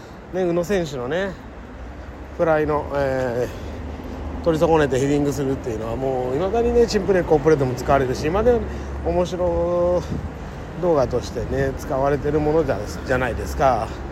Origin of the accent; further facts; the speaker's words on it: Nagoya, Aichi, Japan; 僕は地元愛知名古屋なんで